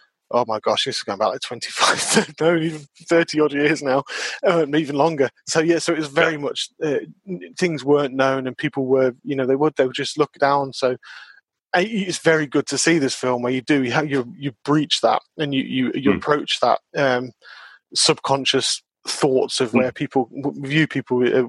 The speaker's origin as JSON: {"language": "English", "town": "Watford", "region": "East of England", "country": "United Kingdom", "tie": "born or raised there", "said": "I remember when I grew up in Watford near London"}